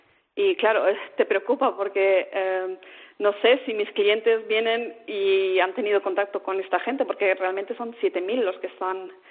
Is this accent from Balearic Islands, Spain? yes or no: yes; Balearic Islands, Spain; now in Bielefeld, Germany; Yo vengo de Mallorca.